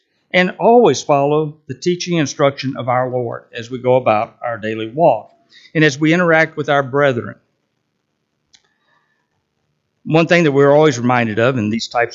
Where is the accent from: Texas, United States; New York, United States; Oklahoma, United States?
Texas, United States; Houston; I grew up in the Houston, Texas area, which is located along the Gulf Coast.